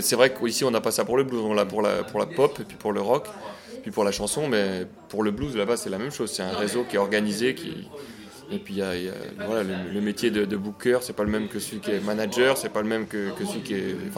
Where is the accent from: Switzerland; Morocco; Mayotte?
Switzerland; quand je lui dis qu'on vient de Suisse